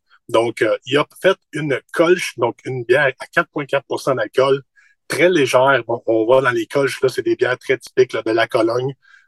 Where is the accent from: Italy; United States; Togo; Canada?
Canada; Cowansville, Quebec; c'est la microbrasserie qui est à Cowansville, ma ville natale.